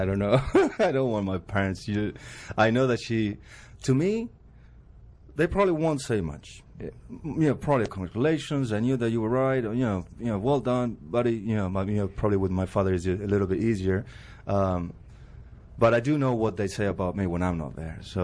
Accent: Buenos Aires, Argentina; also born or lived in Paris, France / Malaga, Spain; I was born in Buenos Aires, you know. Then we, you know, we lived a year in Paris. Then we moved to Spain in Malaga. Then we came back to Argentina.

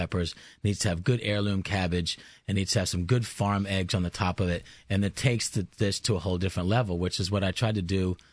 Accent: Virginia, United States; growing up in Virginia, it wasn't something that... corned beef hash wasn't something that we certainly were familiar with.

